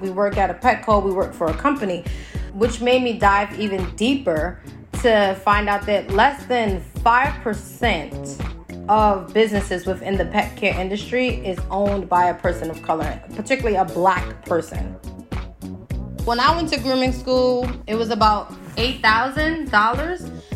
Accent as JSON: {"language": "English", "town": "New York City", "region": "New York", "country": "United States", "tie": "born or raised there", "said": "I grew up in the South Bronx, Mitchell Projects, which is actually the poorest congressional district in the nation."}